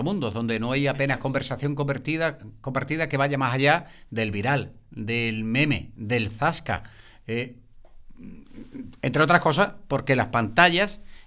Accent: Seville, Andalusia, Spain; Yo soy de Sevilla, yo lo que voy en Tucson, actualmente.

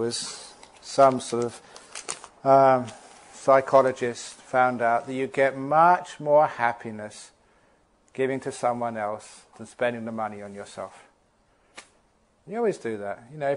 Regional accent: England, United Kingdom; born there; I was born in England

